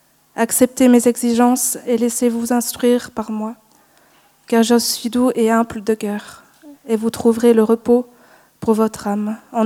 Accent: Morges, Vaud, Switzerland; born there; je vais faire 26 ans le 6 octobre cette année. Je suis née à Morges dans une famille protestante pratiquante à ce moment-là.

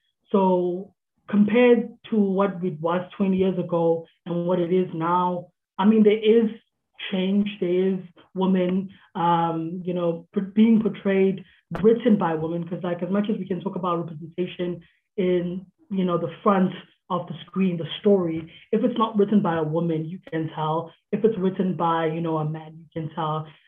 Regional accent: Pietermaritzburg, KwaZulu-Natal, South Africa; I am 27. I'm pushing 30. I'm from Pietermaritzburg.

